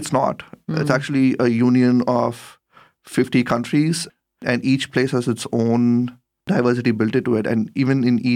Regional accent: India; because I come from India, I know how it is there, it is very difficult to socially distance yourself because it's really, really a crowded place.

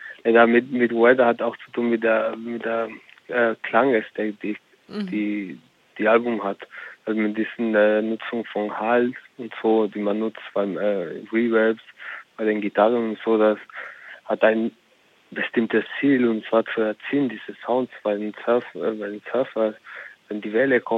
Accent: Andalusia, Spain; Und ich komme aus Spanien, komme nicht aus Amerika

